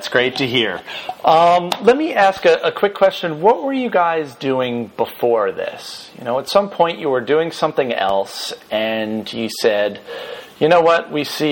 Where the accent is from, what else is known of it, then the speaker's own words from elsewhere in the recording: Doylestown, Pennsylvania, United States; I grew up in Doylestown.